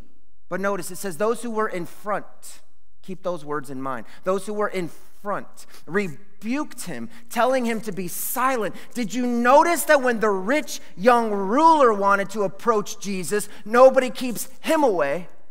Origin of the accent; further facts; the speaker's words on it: Illinois, United States; growing up near Chicago, we regularly had interactions with people who were poor and homeless